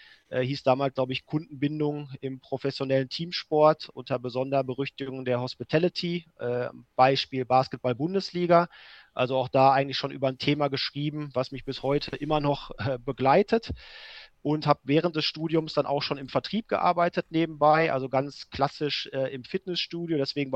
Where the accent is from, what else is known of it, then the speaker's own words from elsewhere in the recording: Bochum, North Rhine-Westphalia, Germany; ich komme aus Bochum, also aus dem Herzen des Ruhrgebietes. So klassische Arbeiterkind-Ruhrgebiets-Biografie vorzuweisen. Also mein Vater hat ganz klassisch bei Thyssen auf der Hütte gearbeitet.